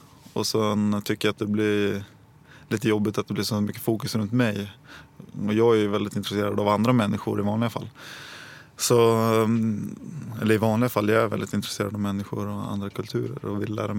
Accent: Nacka, Stockholm County, Sweden; born there; Ja, jag är ju född i Stockholm i alla fall, ute i Nacka. Och bodde 4 första åren i Saltsjöbaden.

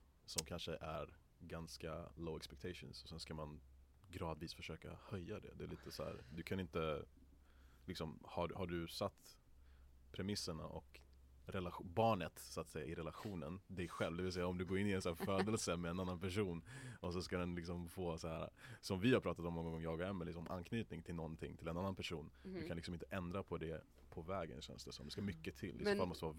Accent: Skellefteå, Västerbotten County, Sweden; also born or lived in Iran; now in Amsterdam, Netherlands; Från Iran och Skellefteå.

